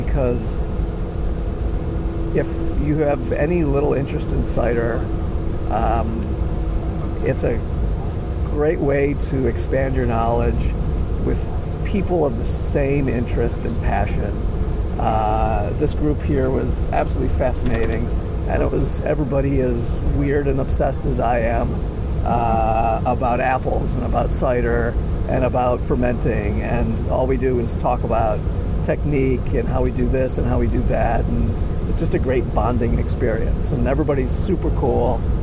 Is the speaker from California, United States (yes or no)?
yes; Los Angeles, California, United States; from Los Angeles, California